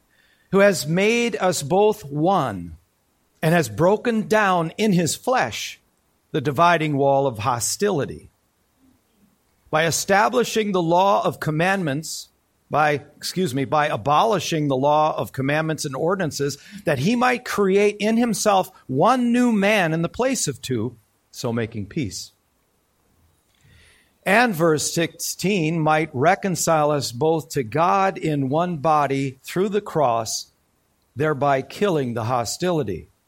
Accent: Waukesha, Wisconsin, United States; my hometown of Waukesha was particularly anti-slavery

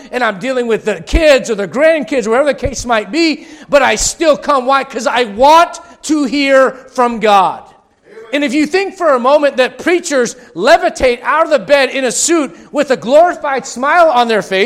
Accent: United States; As an American, I don't like what's going on.

